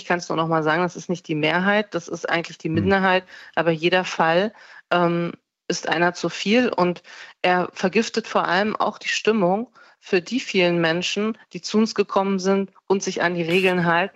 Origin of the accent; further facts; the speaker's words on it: East Germany, Germany; Als Ostdeutsche kann ich nur sagen